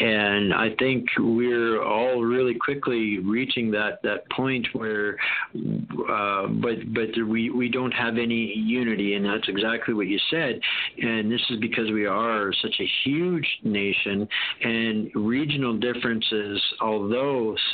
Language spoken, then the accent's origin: English; Alberta, Canada; put it away that I'm an Albertan, so I'm fighting for Alberta